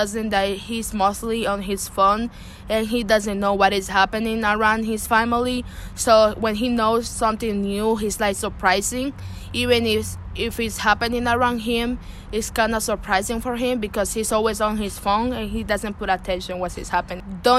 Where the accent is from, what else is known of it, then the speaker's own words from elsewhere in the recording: Nicaragua; I'm from Nicaragua. I'm 7.